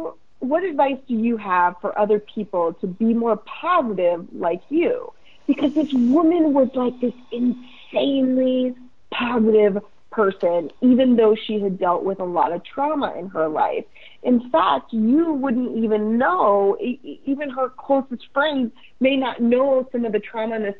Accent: Nebraska, United States; now in Florida, United States; I grew up in Nebraska, so just to give a little context here, and but now I live in Florida, so I would come home quite often when she was diagnosed.

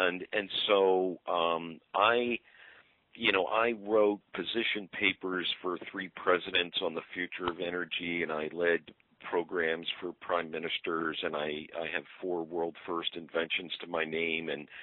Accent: Huntington, New York, United States; Mr. Hazelwood was from my hometown, and here I was, the guy cleaning it up, and from Huntington.

